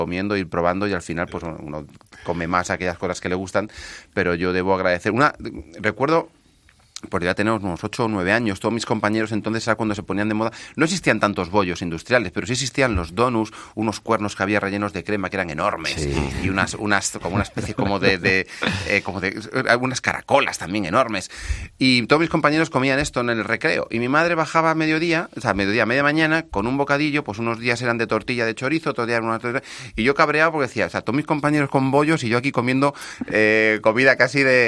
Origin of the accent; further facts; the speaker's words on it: Villanueva de Córdoba, Andalusia, Spain; Nosotros somos de Villanueva de Córdoba, del Valle de los Pedroches, donde hay unos jamones espectaculares.